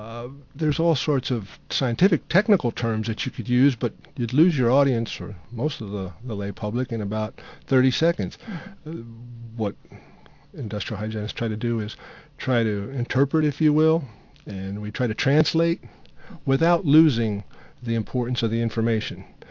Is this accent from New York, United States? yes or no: yes; New York, United States; also born or lived in New Jersey; I'm from New York and New Jersey originally.